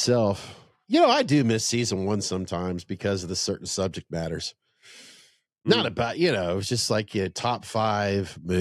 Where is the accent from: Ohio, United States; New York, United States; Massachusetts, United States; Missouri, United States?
Ohio, United States; Dayton; I grew up in Dayton. I know shit.